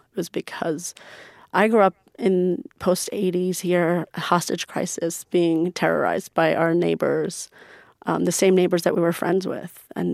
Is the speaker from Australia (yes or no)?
no; United States; You know, I grew up in America going to Persian school, I grew up as a Muslim, going to the mosque, growing up very spiritual in terms of religion.